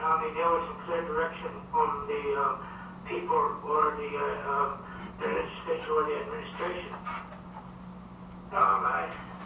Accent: Barrow, Alaska, United States; also born or lived in Stockton; I was born in Stockton, but raised here in Barrow. I have a lot of relatives over there.

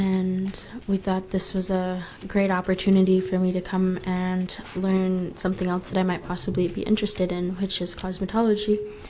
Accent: Fairbanks, Alaska, United States; I'm from Fairbanks, and I'm 18.

